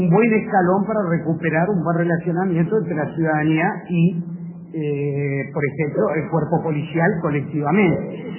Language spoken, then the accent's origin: Spanish; Uruguay; Yo crecí en un Uruguay en donde el policía o el militar, crecí en el Uruguay a partir del 50, digamos, no está tan lejos